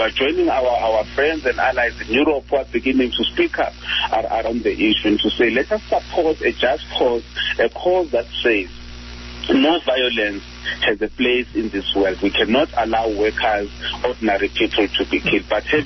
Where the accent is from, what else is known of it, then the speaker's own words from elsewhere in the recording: South Africa; As South African workers, we are currently mobilizing and pressuring our own government to break ties, the diplomatic ties with Israel